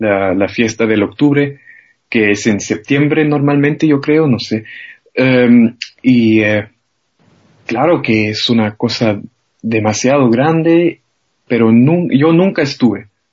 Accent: Chile; now in Germany; para ellos, yo soy el chileno, ¿no? Porque claro, los inmigrantes solo hablan con los inmigrantes, claro, pero en unos sentidos soy muy alemán

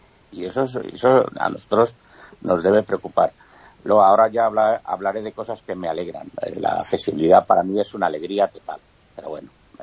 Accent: Spain; Y esa lista es, nosotros los españoles somos clarísima minoría.

